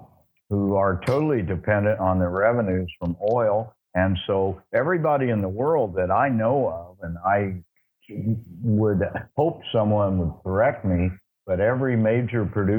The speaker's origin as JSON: {"language": "English", "country": "United States", "said": "being an American with a second residence here"}